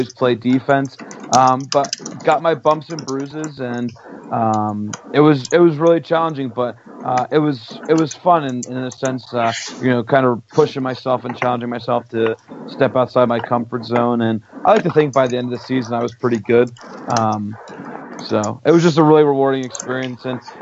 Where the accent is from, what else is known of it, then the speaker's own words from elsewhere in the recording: Robbinsville, New Jersey, United States; So you might hear that Central Jersey does not exist, but that is where I'm from. Born and raised in Robbinsville, New Jersey.